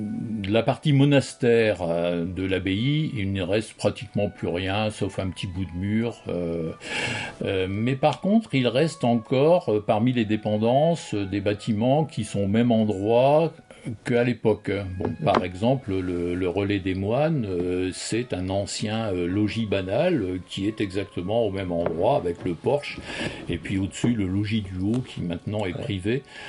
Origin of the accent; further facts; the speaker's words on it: Hauts-de-France, France; mais moi je suis picard et là-bas c'est de la brique donc j'ai choisi le rouge pour les bâtiments.